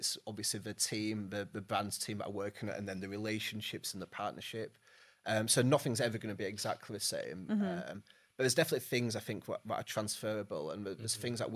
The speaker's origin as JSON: {"language": "English", "region": "England", "country": "United Kingdom", "lives_now": "London, United Kingdom"}